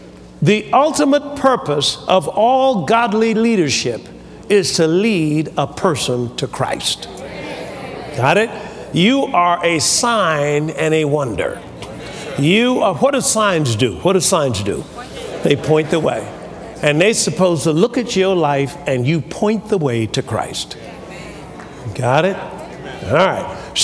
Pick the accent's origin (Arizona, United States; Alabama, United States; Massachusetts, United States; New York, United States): Alabama, United States; Tuskegee; Well, I came from Tuskegee, where the famous George Washington Carver was a scientist.